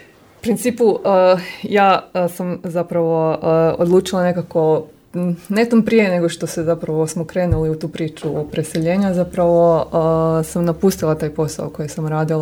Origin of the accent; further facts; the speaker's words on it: Požega, Požega-Slavonia County, Croatia; moved away as an adult; now in Zagreb, Croatia; a ja sam rođena u Požegi, tamo sam isto do svoje 18. godine živjela i sam otišla onda na studij u Zagreb i nakon studija sam ostala raditi i živjeti u Zagrebu